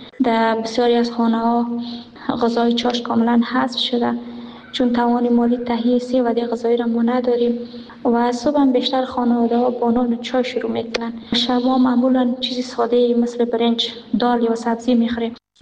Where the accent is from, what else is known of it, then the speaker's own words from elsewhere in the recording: Afghanistan; now in Pakistan; ما افغان هستیم